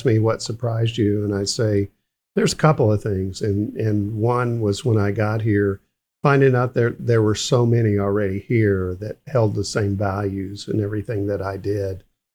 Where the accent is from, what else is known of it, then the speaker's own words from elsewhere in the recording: Memphis, Tennessee, United States; I grew up in Jim Crow South, mm-hmm. When I was a kid, I saw the white colored, you know, bathrooms and signs and water fountains.